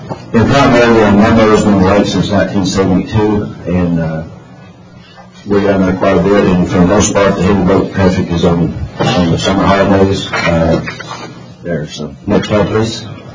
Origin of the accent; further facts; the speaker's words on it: Granbury, Texas, United States; which I grew up there in Granberry, been on the lake ever since it was developed